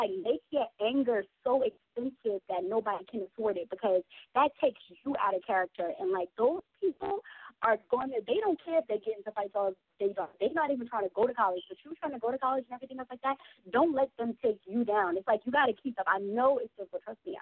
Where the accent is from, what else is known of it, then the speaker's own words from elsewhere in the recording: New York, United States; I'm going to make it out of New York, because I'm from New York, too.